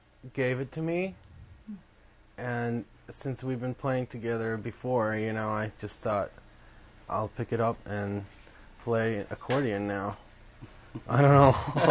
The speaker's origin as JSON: {"language": "English", "country": "Poland", "second_language": "English", "lives_now": "United States", "said": "because I'm originally from Poland"}